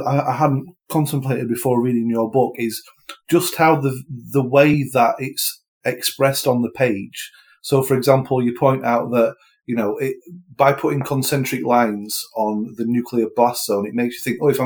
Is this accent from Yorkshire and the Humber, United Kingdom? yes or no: yes; Doncaster, Yorkshire and the Humber, United Kingdom; Way back, because I come from Doncaster, and something which sparked my interest in sort of these weapons way back as a teenager